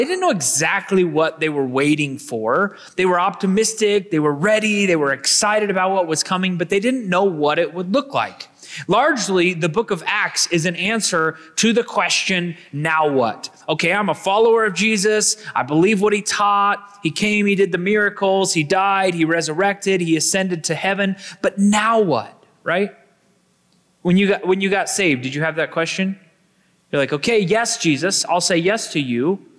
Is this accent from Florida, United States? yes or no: no; Kansas, United States; I grew up in Kansas. I was in multiple tornadoes, and it is not a quiet event.